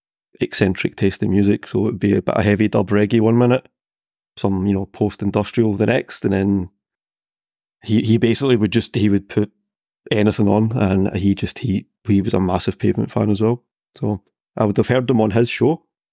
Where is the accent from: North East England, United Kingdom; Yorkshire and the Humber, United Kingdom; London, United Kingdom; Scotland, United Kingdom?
Scotland, United Kingdom; Glasgow; so I'm from Glasgow, so as you've experienced, a Glasgow audience, we're very vocal and we really attach ourselves